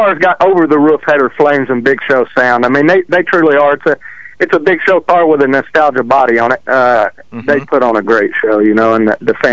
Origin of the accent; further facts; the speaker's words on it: Texas, United States; accent: country; because I grew up in Texas, and I got the country accent, and I live in the country and stuff